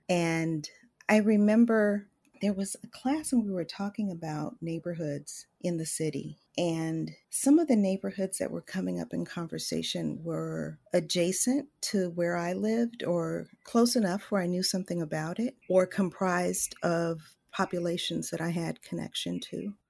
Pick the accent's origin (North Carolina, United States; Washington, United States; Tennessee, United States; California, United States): California, United States; Los Angeles; I grew up in South Los Angeles in the Crenshaw area, more specifically the Hyde Park neighborhood. It was a primarily African-American community.